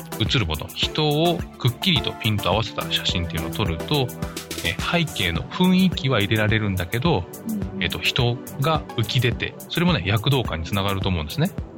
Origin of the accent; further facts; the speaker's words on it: Kanagawa, Japan; で私神奈川ですけど、